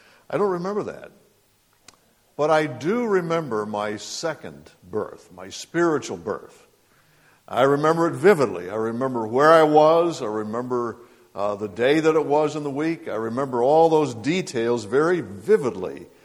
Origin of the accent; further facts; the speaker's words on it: Ohio, United States; born there; met me at the little town where I was born in Ohio, and took me to the home where I was born.